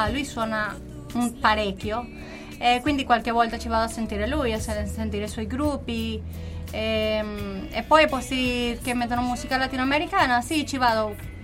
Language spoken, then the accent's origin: Italian; Venezuela; Italian is a second language; Io mi sono laureata nel mio paese, in Venezuela